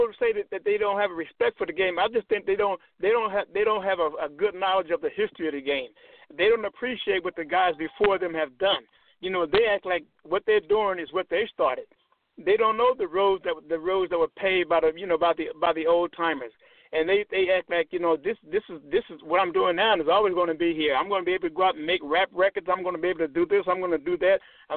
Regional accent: Philadelphia, Pennsylvania, United States; I grew up in Philadelphia.

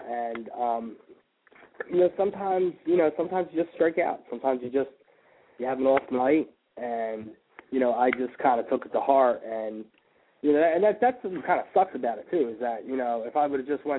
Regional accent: Philadelphia, Pennsylvania, United States; I mean, I grew up in South Philly, you know, right near the vet, and, you know, right near the arena, as a matter of fact.

